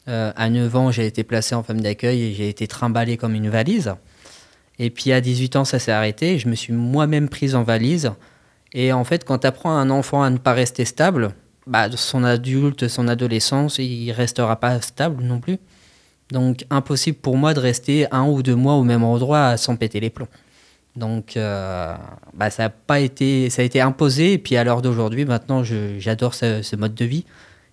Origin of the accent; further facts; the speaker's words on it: France; born there; je suis né en France